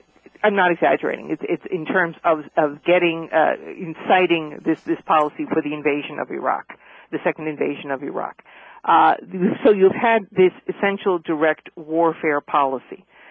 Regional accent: New York, United States; now in Germany; I've lived in Europe. I'm American, obviously, from New York, but I've lived in Europe since in Germany here for 85.

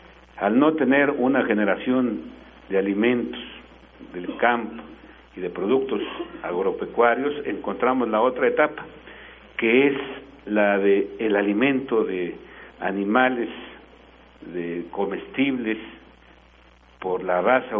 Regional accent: Mexico; aquí los beneficiarios no son los mexicanos, no somos los mexicanos

